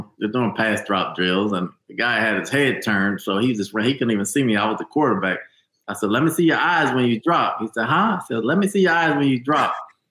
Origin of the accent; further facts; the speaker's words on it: New Jersey, United States; So I was not from Louisiana. So Doug said, "You guys can go home. You're off on Friday." Doug, "Where am I going?" "I'm from New Jersey."